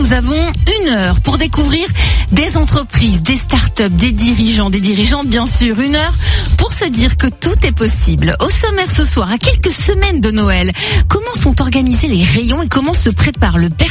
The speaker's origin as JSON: {"language": "French", "country": "France", "said": "D'abord, Benjamin, le marché de la beauté représente quoi ici, chez nous, en France?"}